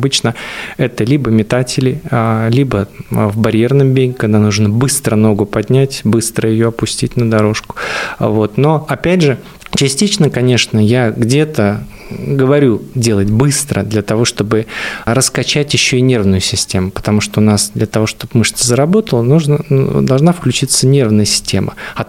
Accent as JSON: {"language": "Russian", "region": "Buryatia", "country": "Russia", "said": "но вот я вообще из Бурятии, то получается у нас вообще очень холмистая местность была"}